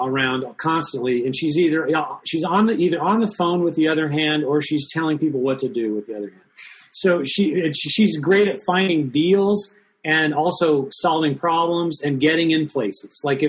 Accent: United States; So I say Roberta because I'm an American.

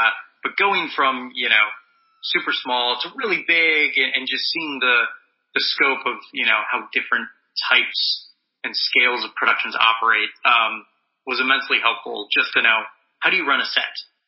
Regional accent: Circle Pines, Minnesota, United States; I am not from Los Angeles. I'm from Circle Pines, Minnesota. And what I always thought was that I could, you know, make movies in Minnesota.

